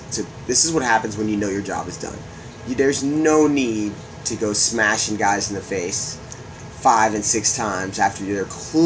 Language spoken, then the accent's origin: English; Chicago, Illinois, United States; I, too, am from Chicago.